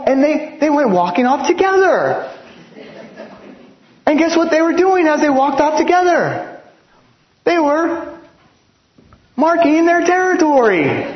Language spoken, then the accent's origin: English; East Los Angeles, California, United States; I was remembering when I grew up in East Los Angeles.